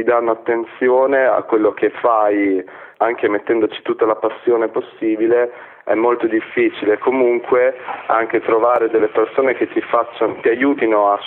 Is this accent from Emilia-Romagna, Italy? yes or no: yes; Ravenna, Emilia-Romagna, Italy; noi veniamo da Ravenna che comunque è una città ma è una provincia, è molto provinciale come città